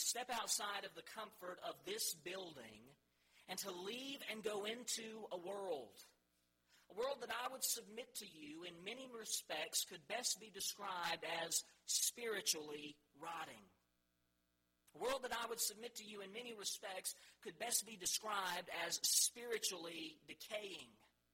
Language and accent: English; Beulah Dean, North Carolina, United States; I grew up in Beulah Dean, North Carolina, in North Mitchell County.